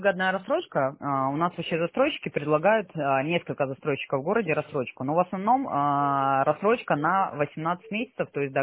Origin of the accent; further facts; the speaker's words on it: Sochi, Krasnodar Krai, Russia; Я тоже родом из Сочи, у меня родители в Сочи живут.